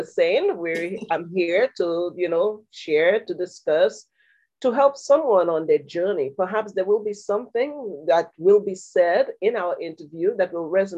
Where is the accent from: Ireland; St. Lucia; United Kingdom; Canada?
St. Lucia; moved away as an adult; now in Houston, United States; Of course, you can hear my accent. So I live in Houston, Texas, but I'm originally from St. Lucia, a beautiful island in the Caribbean.